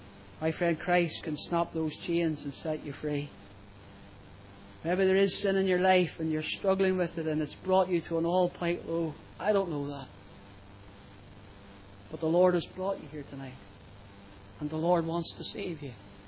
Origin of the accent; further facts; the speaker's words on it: Portadown, Northern Ireland, United Kingdom; My hometown, Portadown, is broken sin.